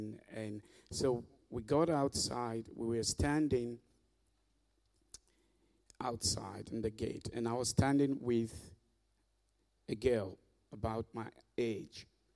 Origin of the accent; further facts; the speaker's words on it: Sierra Leone; I grew up in Sierra Leone. It's just in the west coast of Africa.